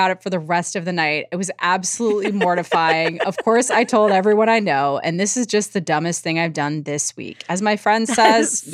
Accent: Canada; During the winter, we're Canadian, Mom keeps her hibiscus tree in there.

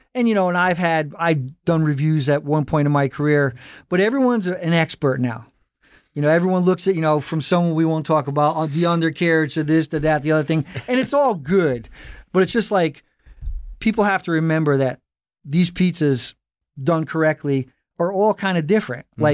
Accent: West Haven, Connecticut, United States; because I grew up blue collar, in West Haven

